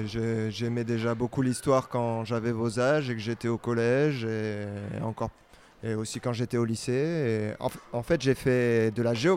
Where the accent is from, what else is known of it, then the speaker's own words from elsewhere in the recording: France; La France, mon pays natal.